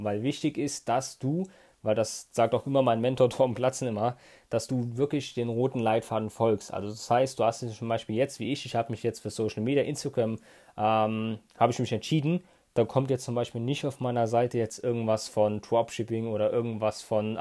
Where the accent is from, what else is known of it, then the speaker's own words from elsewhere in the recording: Rhineland-Palatinate, Germany; Ich komme aus der Gegend hier von Koblenz und Bonn, zwischen Koblenz und Bonn, einem kleinen idyllischen Ort hier in der Eifel.